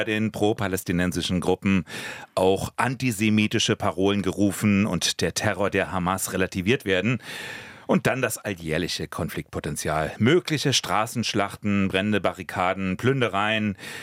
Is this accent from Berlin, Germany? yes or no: yes; Berlin, Germany; Aber als Berliner muss ich doch eher an Katz-und-Maus-Spiele von Linken und Polizei denken